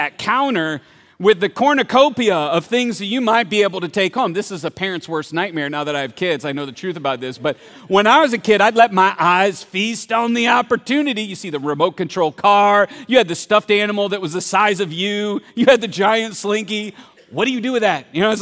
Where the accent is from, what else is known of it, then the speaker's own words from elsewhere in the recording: Columbus, Ohio, United States; can still remember the first time I got to experience Chuck E. Cheese way back in the 1900s when I was raised in Columbus, Ohio.